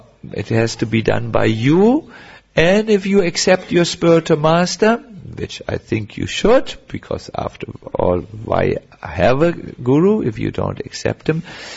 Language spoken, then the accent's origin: English; North Germany, Germany; English is a second language; Because I come from North Germany, the land of sailors